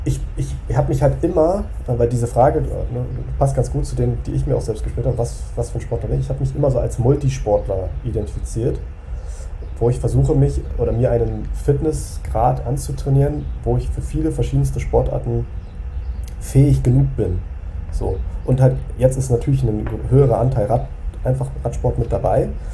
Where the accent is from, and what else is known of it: Berlin, Germany